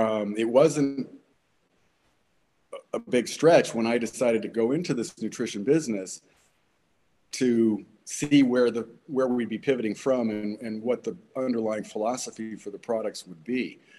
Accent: Los Angeles, California, United States; born there; I was born in the Hollywood Hills in Laurel Canyon in March of 1967. At home, no doctors, just my dad, my two sisters, and we didn't go to doctors.

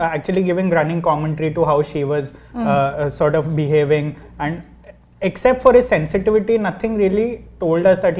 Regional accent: Kolkata, West Bengal, India; I am from Calcutta, so I know what I'm talking about.

